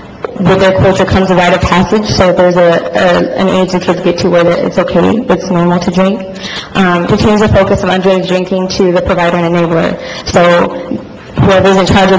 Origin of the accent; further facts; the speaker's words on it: Othello, Washington, United States; I was raised here in Othello and graduated from Othello High School in 2008.